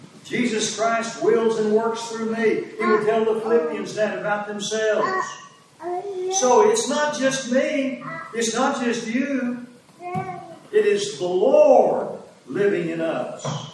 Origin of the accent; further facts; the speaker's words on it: United States; When I was growing up in America, it still was.